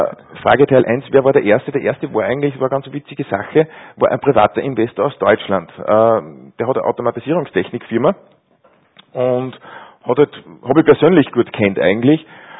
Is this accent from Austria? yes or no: yes; Austria; sowas fördert man natürlich dann gerne, ne, bei uns in Österreich